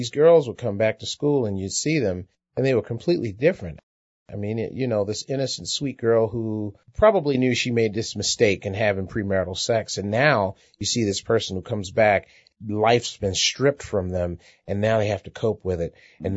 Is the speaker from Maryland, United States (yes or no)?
yes; Baltimore, Maryland, United States; Well, Bob, I grew up in Baltimore, Maryland.